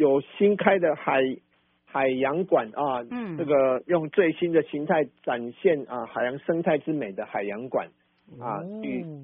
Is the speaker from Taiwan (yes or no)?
yes; Taichung, Taiwan; 我们台中人有温度的人情味